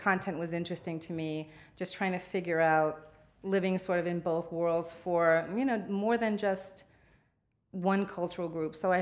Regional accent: New York City, New York, United States; My parents came here. They were both like 14 or 15, so I was born and raised here in the Bronx.

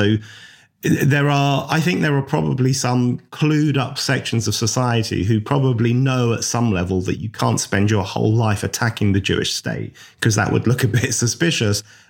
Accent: London, United Kingdom; when I grew up in Northwest London.

